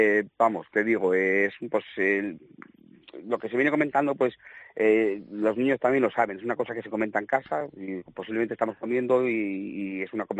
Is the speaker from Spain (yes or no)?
yes; Zamora, Castile and León, Spain; yo tengo 31 años, he nacido en Zamora, me he criado en Zamora y soy zamorano hasta en medula